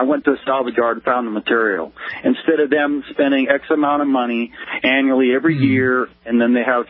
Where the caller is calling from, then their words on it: West Sacramento, California, United States; Yeah, I'm calling from West Sacramento, California.